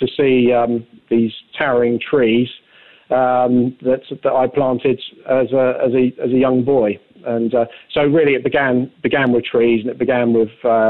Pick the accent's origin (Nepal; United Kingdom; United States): United Kingdom; Romsey, South East England; Roy lived close to where I grew up in Romsey.